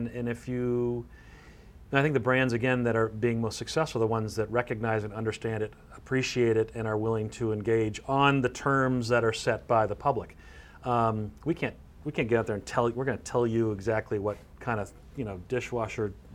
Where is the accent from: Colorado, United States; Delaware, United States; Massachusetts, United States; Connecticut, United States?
Massachusetts, United States; Boston; Well, I'm a Boston guy originally.